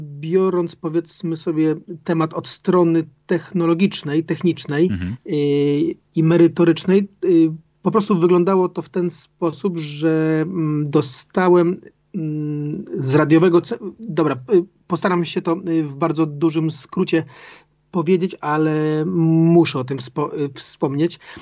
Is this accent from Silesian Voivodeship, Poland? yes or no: yes; Silesian Voivodeship, Poland; z racji, że pochodzę z Górnego Śląska i w wieku 13 lat po raz pierwszy grałem w górniczej orkiestrze dętej przy kopalni węgla kamiennego Mysłowice.